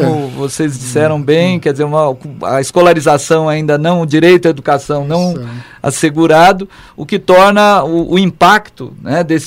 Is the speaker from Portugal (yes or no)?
no; Brazil; Quer dizer, é triste um pouco a gente aí falando enquanto brasileiro. Quer dizer, eu tive uma experiência em Angola e realmente lá nós somos os invasores, né?